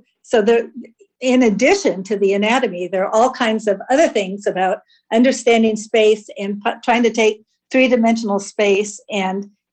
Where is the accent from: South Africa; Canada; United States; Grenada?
United States; Los Angeles, California; born or raised there